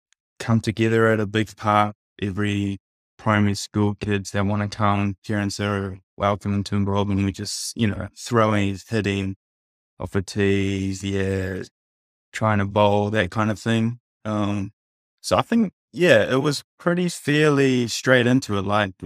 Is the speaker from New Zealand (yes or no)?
yes; Hamilton, Waikato, New Zealand; the Japanese community was never really a thing where I was growing up in Hamilton, Cambridge, slash